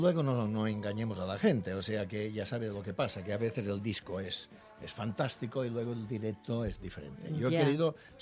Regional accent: Santa María del Camí, Balearic Islands, Spain; born there; Y claro, yo nací en Santa María, que es un pueblo de Mallorca.

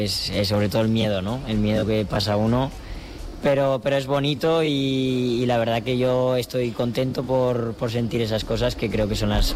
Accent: Biota, Aragon, Spain; now in Cádiz, Spain; soy de un pueblo, se llama Biota. Actualmente no resido ahí, yo estoy viviendo en Cádiz, pero... Ah. Pero sí, soy de Biota.

